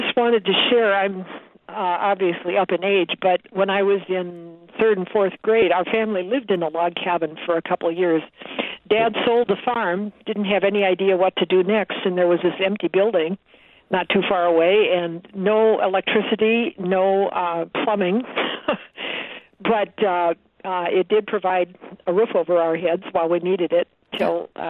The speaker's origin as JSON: {"language": "English", "region": "Minnesota", "country": "United States", "tie": "born or raised there", "said": "It was on a farm in Minnesota. I grew up in Minnesota."}